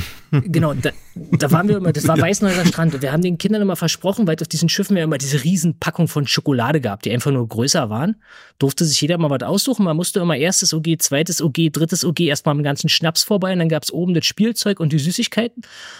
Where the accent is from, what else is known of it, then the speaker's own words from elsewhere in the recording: Berlin, Germany; ich komme aus Berlin. Ich bin 1977 in Ost-Berlin geboren